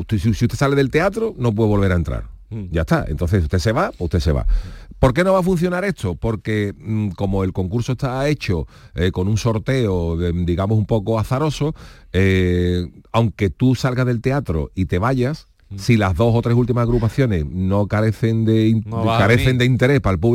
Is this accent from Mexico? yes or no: no; Cádiz, Andalusia, Spain; Y yo que soy de Cádiz